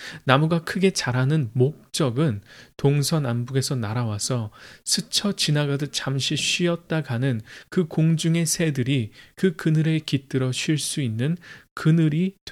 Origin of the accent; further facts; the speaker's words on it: South Korea; now in United States; 제가 사는 이 미국 땅에서 우리는 한국인으로서